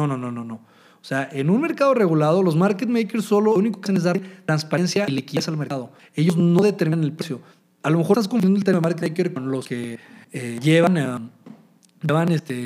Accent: Mexico; Yo soy mexicano también

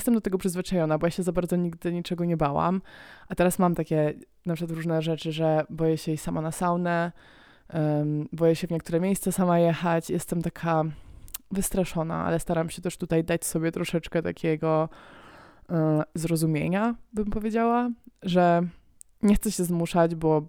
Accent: Germany; now in Poland; Pamiętajcie, że ja się wychowałam w Niemczech i ja jako dziecko mam taki obraz, że wszyscy w saunie siedzieli nago.

